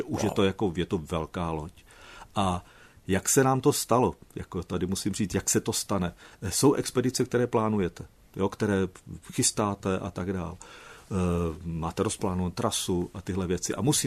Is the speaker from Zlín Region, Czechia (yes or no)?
yes; Kostelany nad Moravou, Zlín Region, Czechia; jsem z Moravy a vlastně vyrostl jsem v Kostelnech nad Moravou, což je nějaký, třeba jsem byl 200 metrů od řeky.